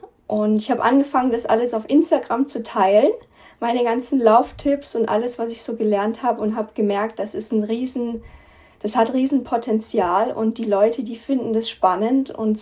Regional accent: Austria; also born or lived in Switzerland / Belgium; now in Germany; Ich habe in München studiert und natürlich dann dort auch gearbeitet. Bin aber aufgewachsen in Österreich, in der Schweiz, in Belgien, war auch in den USA für ein Jahr für mein Studium als Austausch, war auch in Australien unterwegs

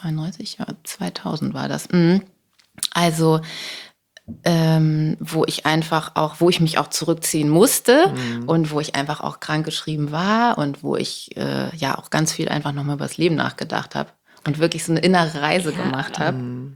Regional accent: Buxtehude, Lower Saxony, Germany; Ich komme ja aus Buxtehude.

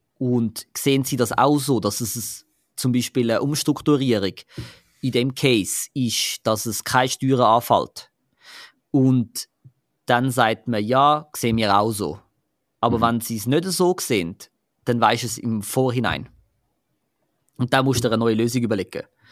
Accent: Zurich, Switzerland; Zwar bin ich Zürcher, aber ich bash ein bisschen.

